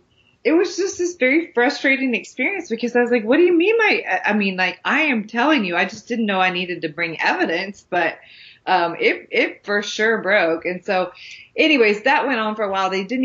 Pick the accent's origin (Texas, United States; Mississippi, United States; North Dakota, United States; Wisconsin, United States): Texas, United States; now in Nashville, United States; I'm from Texas, but I live in Nashville, Tennessee. But I'm still a proud Texan.